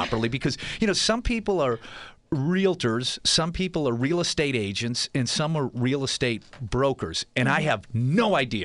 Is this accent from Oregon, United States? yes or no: no; Massachusetts, United States; moved away; I grew up in Massachusetts. I came down to Florida.